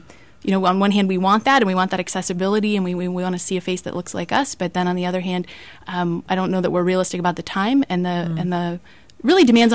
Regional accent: Rochester, New York, United States; I'm actually very close to a priest in my hometown, Rochester, New York, who is a married priest.

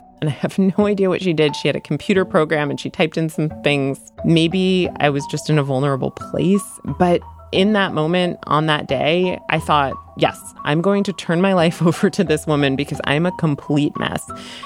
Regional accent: Connecticut, United States; I grew up in Connecticut, but as a result of frequenting all these different treatment centers, I've lived at various places in the country.

